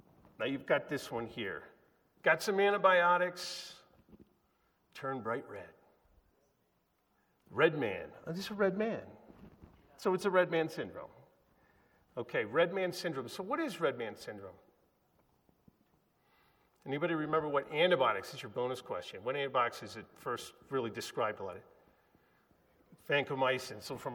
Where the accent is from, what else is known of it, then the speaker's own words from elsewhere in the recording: New England, United States; I grew up in New England, so the Boston Celtics, biggest prospect ever in his age, dropped dead.